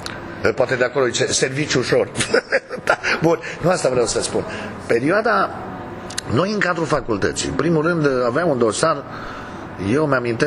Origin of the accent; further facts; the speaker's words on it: Cluj-Napoca, Cluj County, Romania; a pornit în Cluj, știu foarte bine, anul 1979, când stăteam cu părinții mei la... Eu am copilărit în Piața Batorii